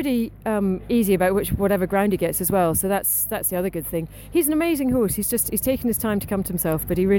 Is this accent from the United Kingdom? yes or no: yes; Scotland, United Kingdom; Well, being Scottish, I quite like the fact there's quite a lot of prize money as well.